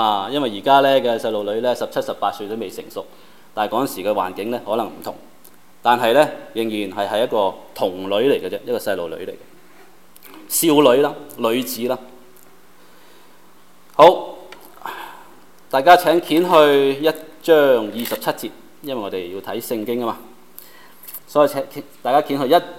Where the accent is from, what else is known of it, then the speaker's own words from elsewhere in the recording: China; 这件是世界性的事，是跟我们中国人有关系的，所以我们重温一点中国人的历史